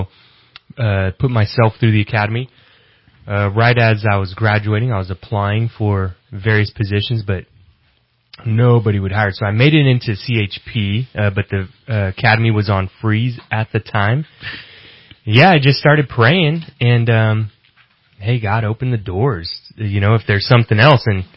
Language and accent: English; Oakland, California, United States; now in Redding, United States; No, I'm from Oakland, East Oakland.